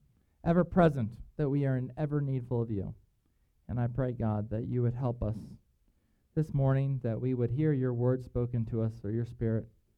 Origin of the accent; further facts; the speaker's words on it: United States; because I'm an American, and I went to a pretty decent school